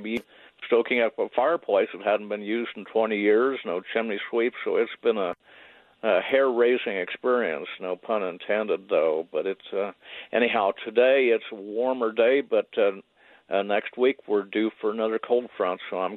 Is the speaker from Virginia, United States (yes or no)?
no; Kansas, United States; also born or lived in Utah; And even growing up in Kansas and spending time in Utah, I know to slow down